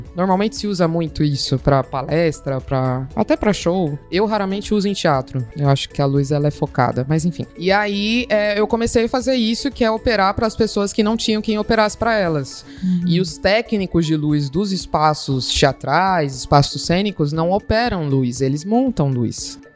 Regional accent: Cuiabá, Mato Grosso, Brazil; born or raised there; also born or lived in Rondônia

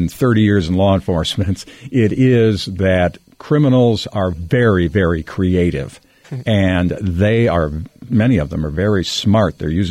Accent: Waukesha, Wisconsin, United States; moved away as an adult; now in Des Moines, United States; I am not an Iowa native. I was born and raised in Waukesha, Wisconsin, near Milwaukee.

